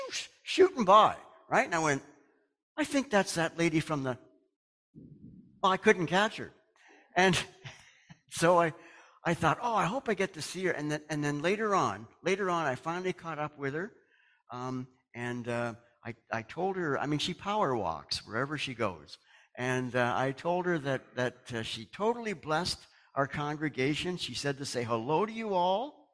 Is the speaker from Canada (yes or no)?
yes; Canada; I got a chance to shout out that I was from Canada.